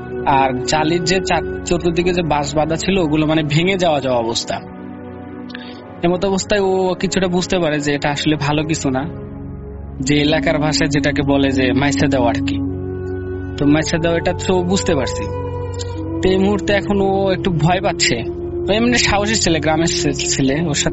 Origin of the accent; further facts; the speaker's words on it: Sirajganj, Rajshahi Division, Bangladesh; now in Dhaka, Bangladesh; উত্তরা থেকে। আমার দেশের বাড়ি সিরাজগঞ্জ